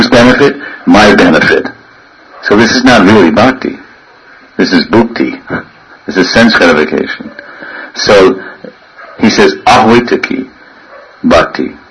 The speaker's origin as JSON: {"language": "English", "region": "New York", "country": "United States", "said": "Another birth in New York. I'm from New York. Or Brooklyn, Bedford Stuy."}